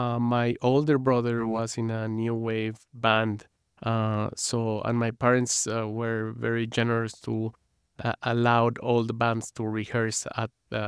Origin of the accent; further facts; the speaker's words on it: Mexico City, Mexico; I'm from the south of the city, which is where Frida Kahlo and Diego Rivera lived. Trotsky lived there. Mm-hmm. So it's a very left-wing part of the city.